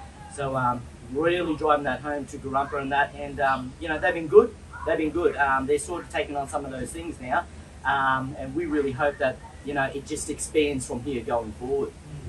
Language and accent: English; Queensland, Australia; Well, first then, I'm Nagaburi … I'm from Mamu country.